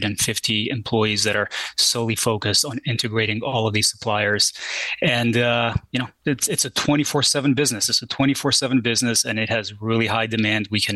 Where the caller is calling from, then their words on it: Hawaii, United States; And I am actually calling from Hawaii.